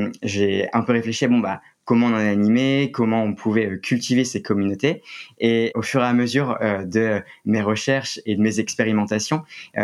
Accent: Lille, Hauts-de-France, France; moi, j'ai grandi à Lille. Je commence toujours par ça parce que j'en suis plutôt fier.

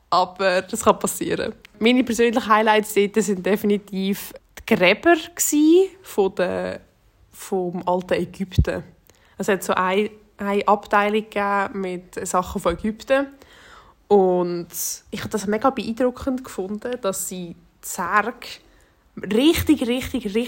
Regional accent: Switzerland; weil also bei uns in der Schweiz, let's be real, zeigst du es nicht wirklich wunderschön

